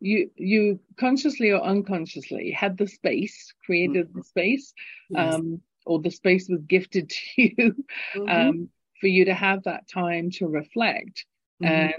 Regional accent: England, United Kingdom; accent: English; So you get my lilting English accent sharing that.

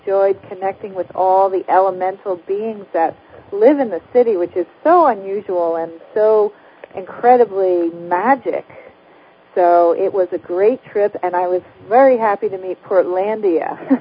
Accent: New Jersey, United States; I am from Jersey, New Jersey. I've lived there all my life

